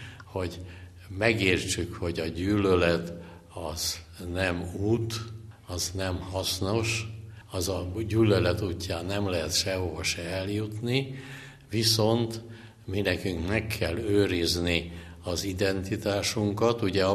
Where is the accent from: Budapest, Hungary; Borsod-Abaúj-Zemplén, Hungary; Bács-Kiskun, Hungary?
Budapest, Hungary; born there; Én Pesten születtem